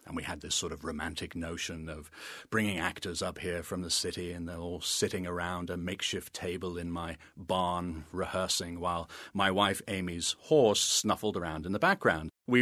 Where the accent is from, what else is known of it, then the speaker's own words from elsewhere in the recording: Liverpool, North West England, United Kingdom; also born or lived in Scotland; now in United States; I was born in Scotland and I grew up in Liverpool and have lived over here for quite a long time. My accent is really from nowhere.